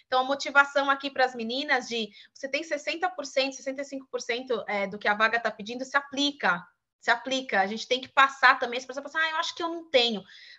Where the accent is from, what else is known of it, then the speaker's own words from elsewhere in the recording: Brazil; A gente já tem isso inerente como brasileiros, em relação à cultura